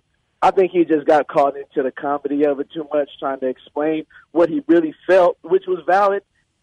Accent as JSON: {"language": "English", "town": "Richmond", "country": "United States", "said": "I'm a black guy also. I'm from the hood. I'm from Richmond, deep in the rich."}